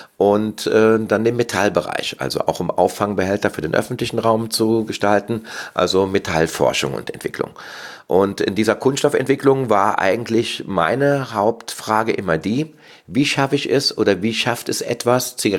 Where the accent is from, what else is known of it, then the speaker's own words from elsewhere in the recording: Cologne, North Rhine-Westphalia, Germany; Ich bin aus Köln und lebe auch in Köln und habe auch den Verein Tobacycle NEV in Köln. Bin 55 Jahre alt, 56 Jahre geworden